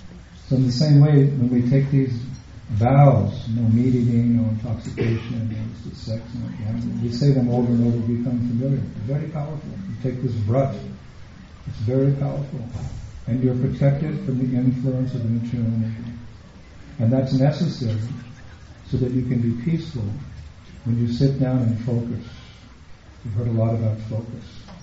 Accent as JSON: {"language": "English", "country": "United States", "said": "Here in America, I'm an American, but I come back and get bewildered."}